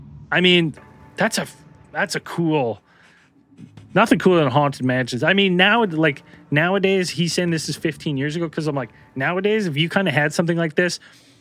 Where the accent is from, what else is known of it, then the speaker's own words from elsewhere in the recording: Falmouth, Massachusetts, United States; right in front of the entrance to what is called BB Woods, where I grew up in Falmouth, Massachusetts, on Cape Cod.